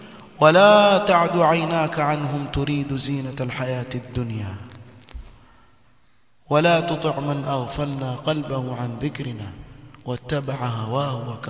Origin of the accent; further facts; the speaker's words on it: Nyali, Mombasa County, Kenya; huko huko sehemu za kule kwetu Nyali